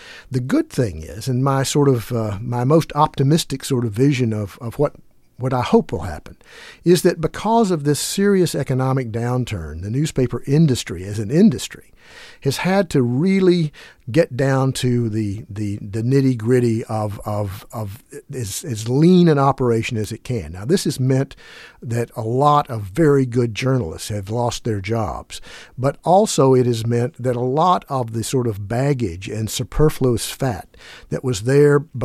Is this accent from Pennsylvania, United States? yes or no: no; Boston, Massachusetts, United States; the Boston Globe, which is my hometown paper.